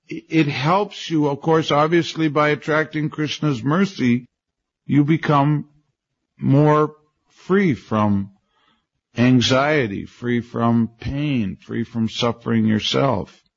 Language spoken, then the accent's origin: English; Canada; also born or lived in Vancouver; I went to my hometown after I joined in San Francisco, and then I was Canadian in the USA, so I went back to Canada